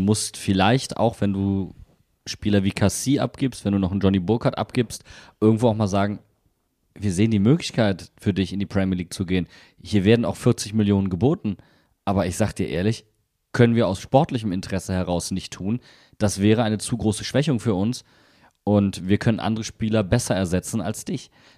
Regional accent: Wuppertal, North Rhine-Westphalia, Germany; Wir werden allerdings aus meiner Heimat anreisen, aus Wuppertal.

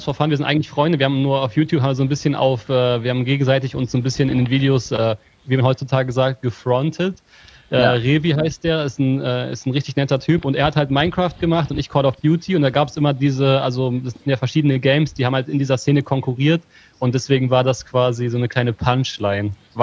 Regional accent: Hameln, Lower Saxony, Germany; born there; ich bin in Hameln geboren.

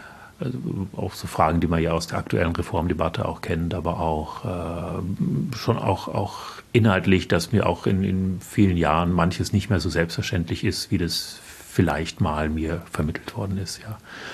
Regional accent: Münster, North Rhine-Westphalia, Germany; Also ich bin in Münster geboren und aufgewachsen, also in einer sehr, also zumindest historisch, einer sehr katholisch geprägten Stadt. Und ich war dann 2 Jahre in Hildesheim

